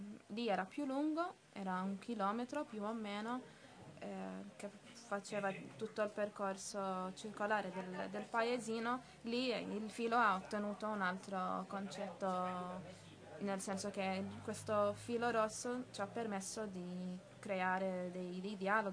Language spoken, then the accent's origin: Italian; Malta; now in Milan, Italy; Io vengo da Malta.